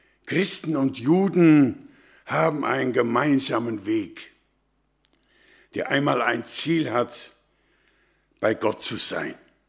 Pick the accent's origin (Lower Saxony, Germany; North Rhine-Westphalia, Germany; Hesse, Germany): North Rhine-Westphalia, Germany; Hilchenbach; ich komme aus Hilchenbach, bin Laienprediger und ehrenamtlicher Prediger für im Gemeinschaftsverband.